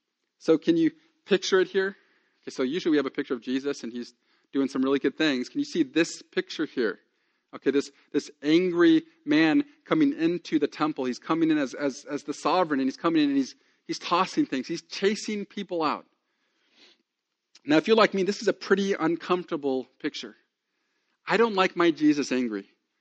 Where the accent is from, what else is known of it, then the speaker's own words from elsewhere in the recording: California, United States; Okay, I'm from Southern California, so an acre means absolutely nothing to me.